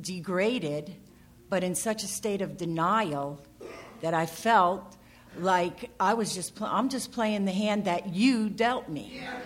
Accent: Jersey City, New Jersey, United States; also born or lived in Allentown, Pennsylvania; now in Phoenix, United States; I'm in Phoenix now. I guess five years. It's 5 years this month. I moved here from Allentown, Pennsylvania. I'm from Jersey City, born and raised.

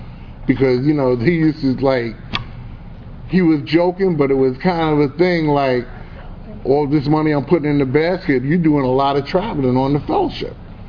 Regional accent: New York, United States; And I'm from New York.

